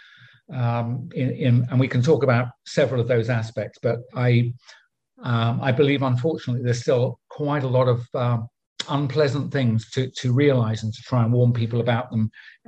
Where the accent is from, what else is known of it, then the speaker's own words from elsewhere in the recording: United Kingdom; because I'm a Brit